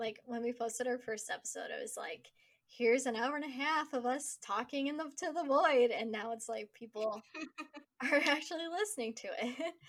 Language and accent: English; Philippines; I'm from the Philippines.